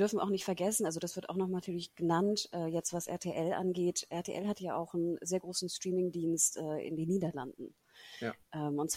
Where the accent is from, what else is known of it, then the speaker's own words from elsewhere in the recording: Hamburg, Germany; Und ich als Hamburgerin